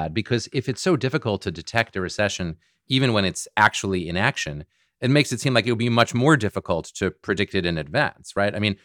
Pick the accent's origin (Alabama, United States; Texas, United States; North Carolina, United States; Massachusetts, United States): Massachusetts, United States; Boston